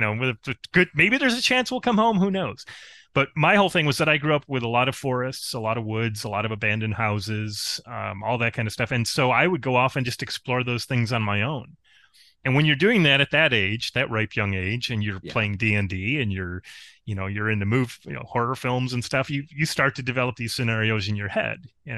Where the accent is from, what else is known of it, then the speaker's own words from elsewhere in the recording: Spencerport, New York, United States; I'm upstate New York. My hometown is actually Spencerport.